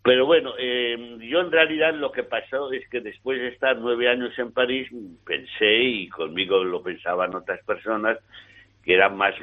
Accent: Valladolid, Castile and León, Spain; soy de Valladolid, donde ha habido y sigue habiendo esa Semana Internacional de Cine

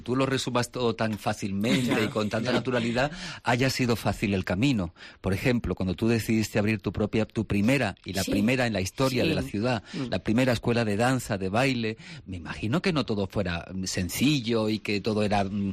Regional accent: Seville, Andalusia, Spain; Yo he pasado mi infancia en Sevilla, yo soy muy de Sevilla

